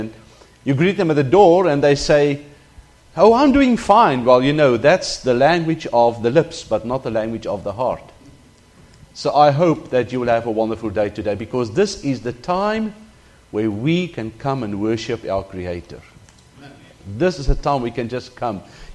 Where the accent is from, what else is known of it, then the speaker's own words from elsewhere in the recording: Gauteng, South Africa; I grew up in South Africa, south of Johannesburg.